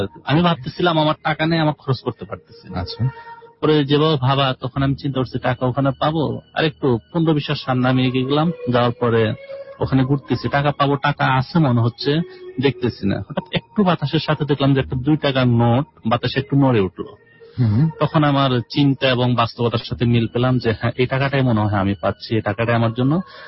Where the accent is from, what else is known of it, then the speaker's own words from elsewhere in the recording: Noakhali, Chittagong Division, Bangladesh; আমি মূলত নোয়াখালীর ছেলে, ছোটবেলায় নোয়াখালীর ছিলাম। এরপর আমার বয়স যখন 8 বছর, তখন আমি চট্টগ্রাম লেখাপড়ার জন্য চলে যাই, সেখানে আমি লেখাপড়া করছি 4 বছর। তারপর আবার আমি ঘটনাক্রমে নোয়াখালীতে